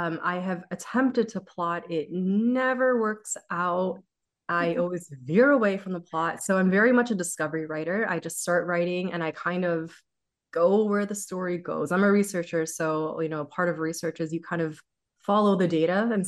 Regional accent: United States; So I'm Syrian. I'm Syrian American. My parents are the immigrants. I am the child of immigrants.

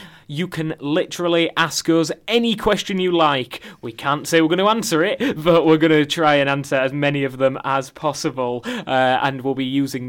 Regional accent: Yorkshire and the Humber, United Kingdom; I'm from Yorkshire

